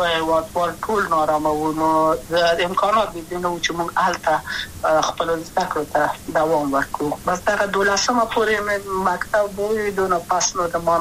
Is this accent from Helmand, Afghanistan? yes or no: no; Kabul, Afghanistan; also born or lived in Wardak; زه خو اصلا د وردګو ولایت یم، د پلار مې د وردګو ولایت ته خلګنسه چې دلې د کابل په تختپل سیمه کې یم، او لویا شویم کابل کې